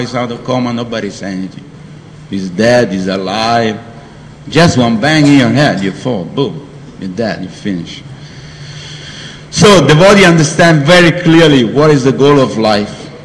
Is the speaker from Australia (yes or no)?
no; Italy; English is a second language; because I am from Italy, I like racing car and racing bike